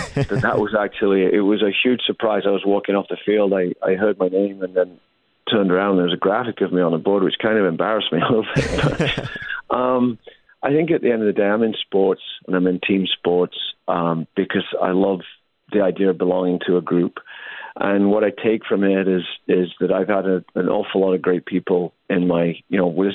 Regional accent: England, United Kingdom; even though I'm English, the old joke about English being direct

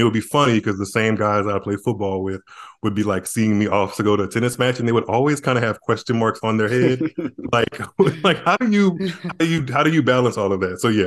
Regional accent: New Orleans, Louisiana, United States; moved away as an adult; now in Atlanta, United States; And I only live like 45 minutes outside. So for that purpose, I'll say I'm from New Orleans.

